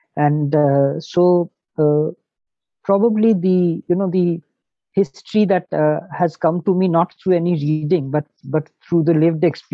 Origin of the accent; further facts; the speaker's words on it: Shillong, Meghalaya, India; firstly, I'm from Shillong